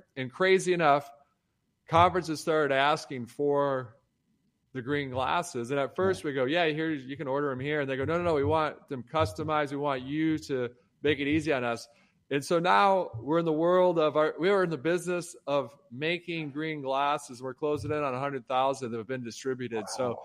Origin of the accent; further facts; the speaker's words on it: Detroit, Michigan, United States; Growing up in Detroit, working at Cadillac, just going into meetings, you're an intern.